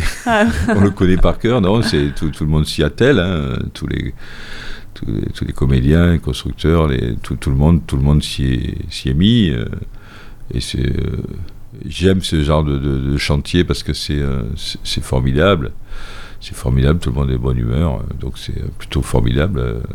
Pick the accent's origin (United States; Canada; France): France; Nouvelle-Aquitaine; moi je viens de la Dordogne, donc il y a beaucoup de grottes.